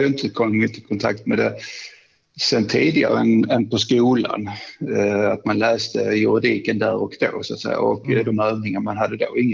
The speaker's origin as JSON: {"language": "Swedish", "region": "Skåne", "country": "Sweden", "said": "Jag kom upp där ner från Skåne"}